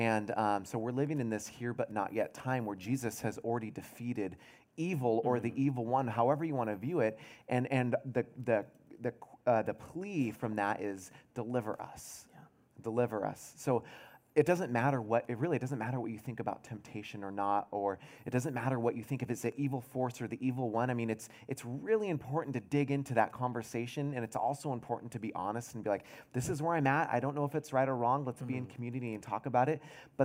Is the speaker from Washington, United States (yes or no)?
yes; Seattle, Washington, United States; I grew up in Seattle. I mean, it's West Coast.